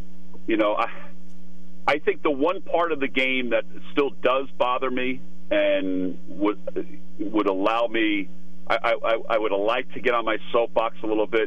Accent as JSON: {"language": "English", "town": "Jersey City", "region": "New Jersey", "country": "United States", "tie": "born there", "said": "because I was born in Jersey City."}